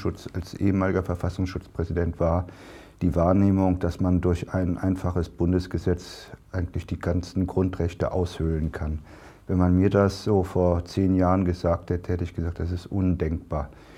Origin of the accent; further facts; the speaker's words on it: Germany; Ich mag Deutschland, das ist meine Heimat. Und was ich liebe, ist deutsche Sprache